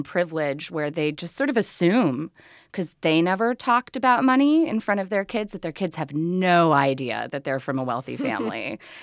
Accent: Chicago, Illinois, United States; But I grew up in Chicago.

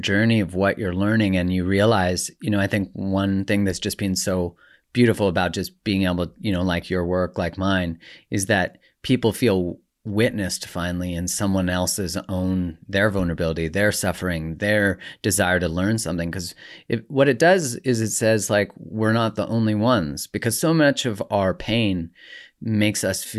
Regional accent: Canada; I grew up in Canada

